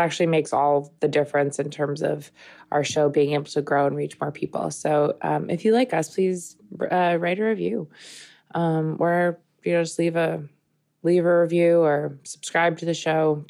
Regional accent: New York, United States; I grew up in Long Island, as did Bobby.

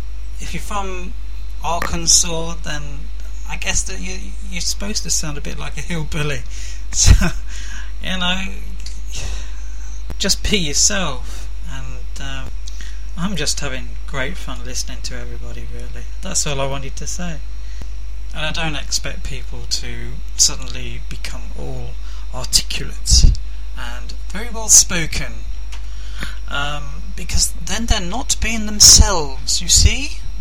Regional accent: England, United Kingdom; I mean, I'm English.

